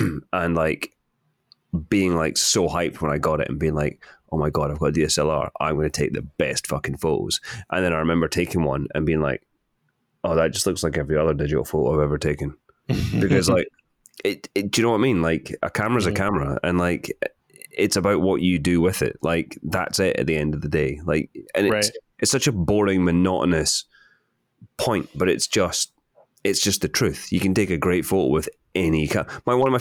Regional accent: Scotland, United Kingdom; I can't say things like that sincerely in my accent because it sounds like I'm being sarcastic. Also, if anyone in Scotland heard me say something sincere like just love yourself, I'd get the shit kicked out of me.

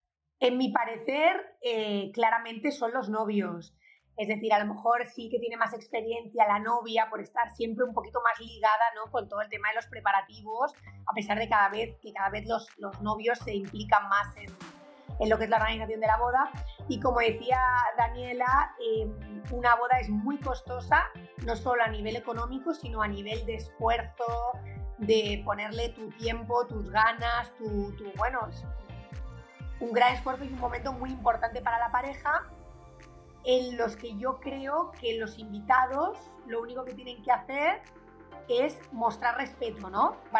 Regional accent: Spain; now in Argentina; acompañándoos desde Argentina, aunque me escuchará la voz que soy española, pero yo vivo actualmente en Argentina.

